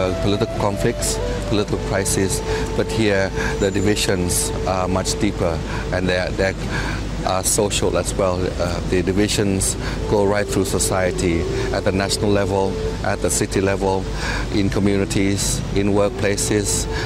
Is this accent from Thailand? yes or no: yes; Bangkok, Thailand; I grew up in Bangkok. I was born in Bangkok, grew up in Bangkok, so it still shocks me